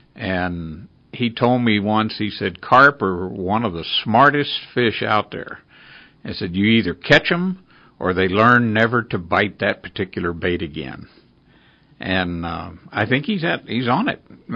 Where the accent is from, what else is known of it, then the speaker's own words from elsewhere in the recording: Gulf Coast, United States; I grew up on the Gulf Coast and started fly fishing for redfish and tarpon, and then moved inland.